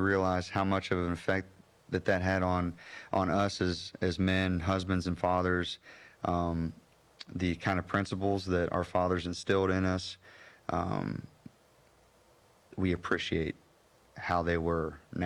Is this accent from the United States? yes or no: yes; Morgantown, West Virginia, United States; I grew up in Morgantown, West Virginia. My parents had moved there for work.